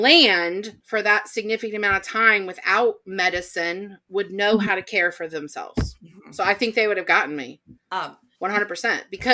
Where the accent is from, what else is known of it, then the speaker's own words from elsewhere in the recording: Texas, United States; born there; I was born there. So by Texans, Texans will tell you I'm from Texas.